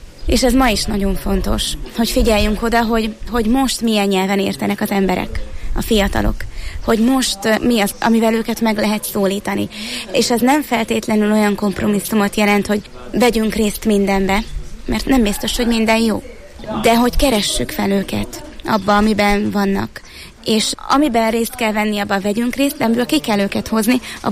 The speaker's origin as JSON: {"language": "Hungarian", "town": "Szombathely", "region": "Vas", "country": "Hungary", "said": "én szombathelyi vagyok"}